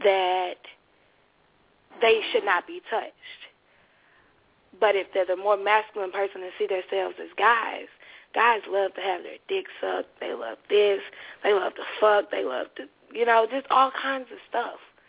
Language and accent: English; Tuscaloosa, Alabama, United States; I'm from Tuscaloosa, Alabama.